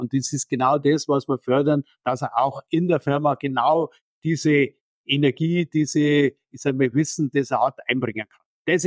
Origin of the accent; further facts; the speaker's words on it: Bavaria, Germany; ich bin ja dort aufgewachsen in der Region. Wir waren ja bis zum Mauerfall, waren ja wir Grenzregion.